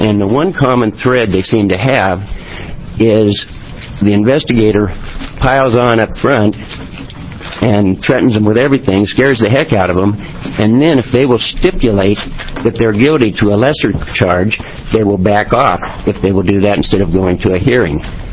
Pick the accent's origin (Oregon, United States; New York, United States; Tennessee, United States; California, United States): Oregon, United States; Medford; I'm from Medford.